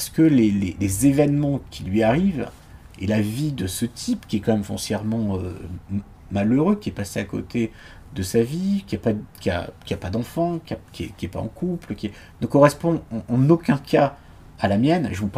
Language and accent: French; Antibes, Provence-Alpes-Côte d'Azur, France; Antibes, ouais, je suis Antibois.